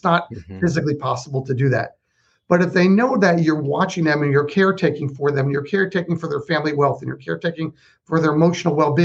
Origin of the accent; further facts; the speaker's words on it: United States; You know, I grew up in the New Jersey, New York market.